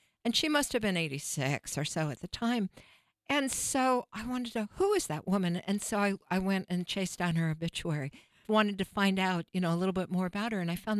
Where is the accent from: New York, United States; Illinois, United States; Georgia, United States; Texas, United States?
Texas, United States; our reflections on growing up in Texas.